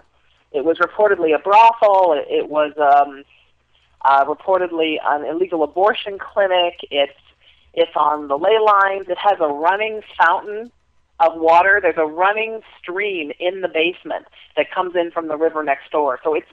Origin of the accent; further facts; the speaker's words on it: New England, United States; I mean, you know, honestly, there's just a lot of New England, and I'm from New England, and I know you guys are in that area too.